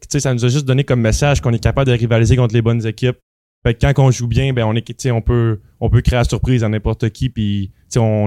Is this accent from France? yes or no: no; Chicoutimi, Quebec, Canada; Ouais, je suis de Chicoutimi.